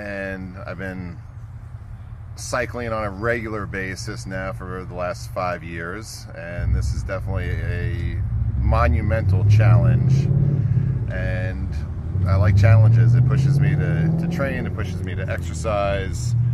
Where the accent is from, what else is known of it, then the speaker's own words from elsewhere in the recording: Cornelius, North Carolina, United States; I'm 51. I'm from the Charlotte, North Carolina area, Cornelius.